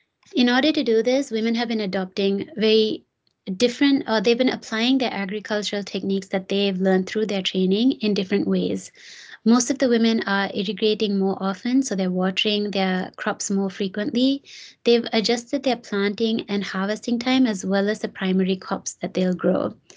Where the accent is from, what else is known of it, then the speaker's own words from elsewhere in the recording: Jaffna, Northern Province, Sri Lanka; I myself will probably exist in a world that is completely different from what I saw growing up in Jaffna